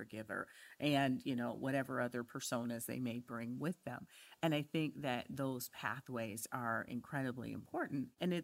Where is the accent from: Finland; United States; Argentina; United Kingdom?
United States; Detroit, Michigan; I remember, you know, I grew up in Detroit.